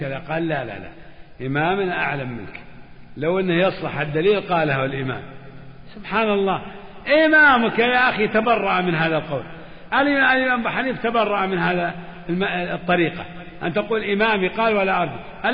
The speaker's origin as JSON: {"language": "Arabic", "country": "Kuwait", "said": "ما هذه ما تصلح عندنا في الكويت"}